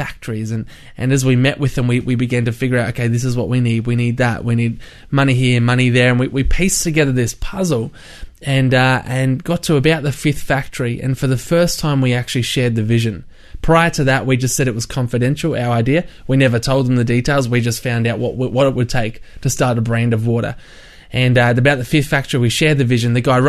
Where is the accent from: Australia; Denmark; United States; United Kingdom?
Australia; I grew up in Australia.